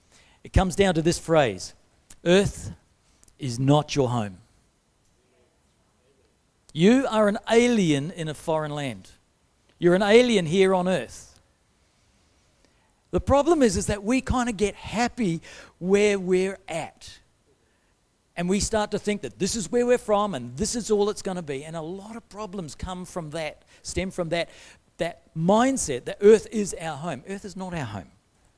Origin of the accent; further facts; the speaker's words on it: New Zealand; now in Australia; I got my citizenship along with Lil and our family as we came from New Zealand to Australia about 18 years ago. We became citizens down in a ceremony in Perth. We're now citizens of Australia.